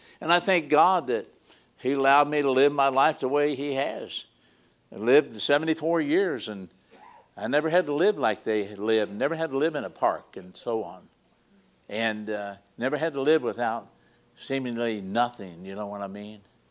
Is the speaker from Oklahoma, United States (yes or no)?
no; Missouri, United States; And I had a great opportunity growing up, and I grew up in Missouri.